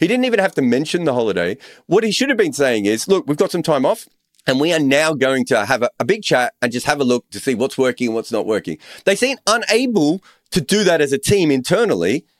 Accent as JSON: {"language": "English", "country": "Australia", "said": "And I'm an Australian."}